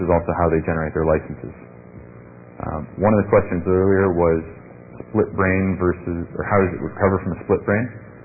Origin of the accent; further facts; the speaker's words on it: Toronto, Ontario, Canada; typical costs in Canada, I'm from Canada, we're in Toronto, Ontario.